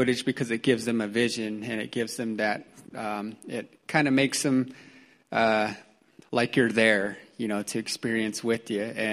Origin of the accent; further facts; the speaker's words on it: Arizona, United States; I haven't been home. I'm from Arizona, so I haven't been home in a long time